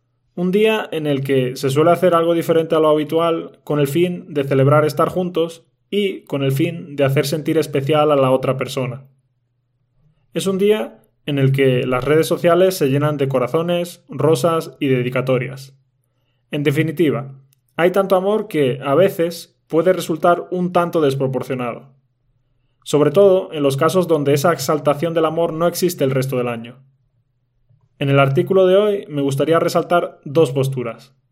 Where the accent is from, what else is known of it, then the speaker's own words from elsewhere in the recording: Spain; Ese nativo soy yo y … Ya sabéis que soy nativo de España